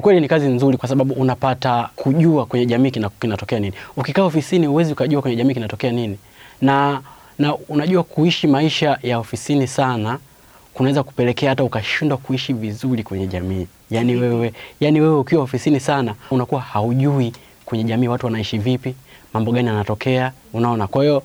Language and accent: Swahili; Mbinga, Ruvuma, Tanzania; born there; Nimezaliwa Mbinga, mkoa wa Ruvuma.